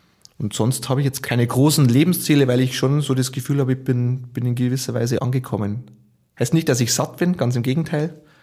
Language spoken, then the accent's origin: German; Vilsbiburg, Bavaria, Germany; Also meine Kindheit, meine Jugend hat in den Sporthallen in Bayern stattgefunden.